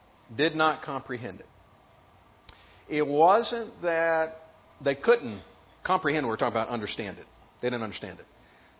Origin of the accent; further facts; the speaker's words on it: Kentucky, United States; growing up in Kentucky, Mammoth Cave, and Donna, I'm sure, has gone there, right?